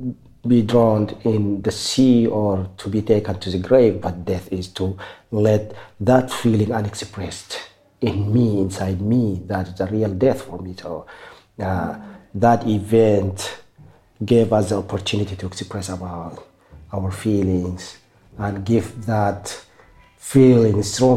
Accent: Sudan; English is a second language; I am from Sudan.

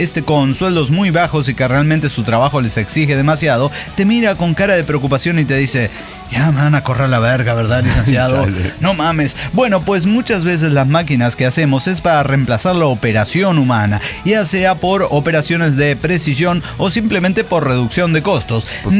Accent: Izúcar de Matamoros, Puebla, Mexico; yo soy de Izúcar de Matamoros.

